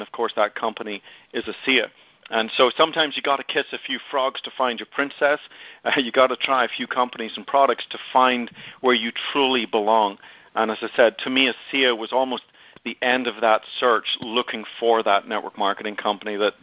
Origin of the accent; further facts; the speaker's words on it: Belfast, Northern Ireland, United Kingdom; now in Dallas, United States; I'm not maybe an original Texan. I do live in Dallas, Texas, North Dallas, up in Frisco. But I'm originally from Ireland, from the famous city of Belfast, famous for all the wrong reasons, but a beautiful place anyway. And so I raised in Belfast.